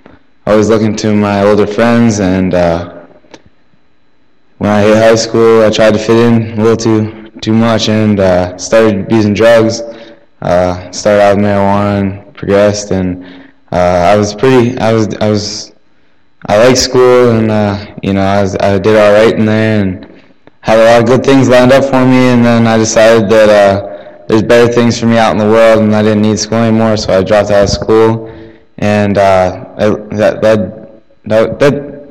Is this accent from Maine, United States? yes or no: no; St. Mary's, Pennsylvania, United States; I'm 18. I'm from St. Mary's, Pennsylvania, kind of by Pittsburgh